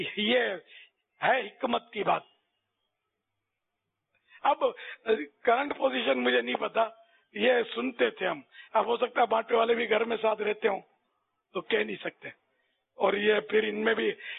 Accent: Karachi, Sindh, Pakistan; born there; پیدا تو میں کراچی کا ہوں, پیدائش ہماری میری بھی

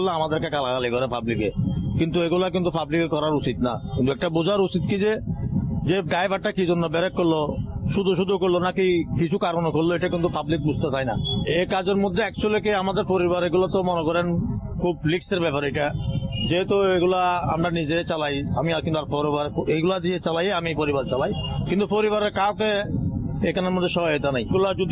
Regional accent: Chattogram, Chittagong Division, Bangladesh; আমার বাড়ি চট্টগ্রাম মুরাদপুর।

